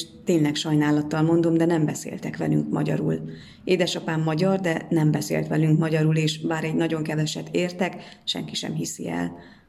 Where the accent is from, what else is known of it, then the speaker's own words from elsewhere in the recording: Bistrița, Bistrița-Năsăud, Romania; Az, hogy egy ilyen kisvárosból származom, egy álom, hisz azt is mutatja, hogy a besztercei testnevelés tanárok jól végezték a munkájukat